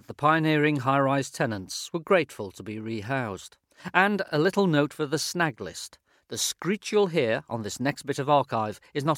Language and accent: English; Liverpool, North West England, United Kingdom; When I was growing up in Liverpool in the 50s and 60s in the Anfield area, I remember the tower blocks at nearby Sheil Park being built.